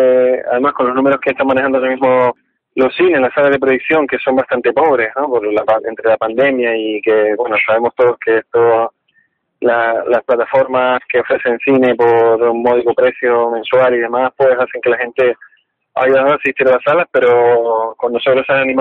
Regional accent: Canary Islands, Spain; Porque soy canario, ¿no?

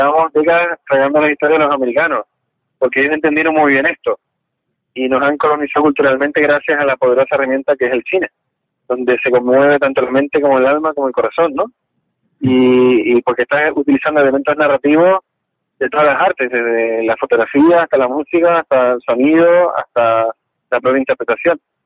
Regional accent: Canary Islands, Spain; Porque soy canario, ¿no?

